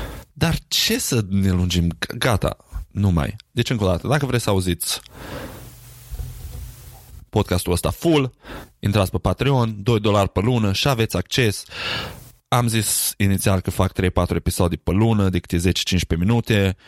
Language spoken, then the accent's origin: Romanian; Romania; moved away; am copilărit în România la începutul anilor 90, anii 90, începutul anilor 2000.